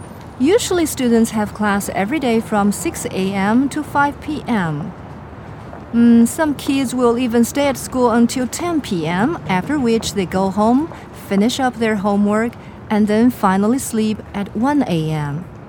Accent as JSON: {"language": "English", "region": "Shanghai", "country": "China", "second_language": "English", "said": "I'm from Shanghai. Teenage years in China are pretty much defined by preparation for the Chinese college entrance exam, also known as the Gaokao."}